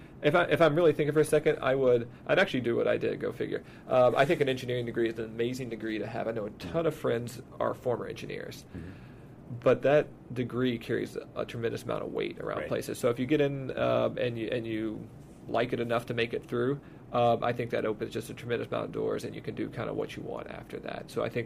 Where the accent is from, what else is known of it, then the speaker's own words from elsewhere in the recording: Texas, United States; I'm from East Texas, Southeast Texas.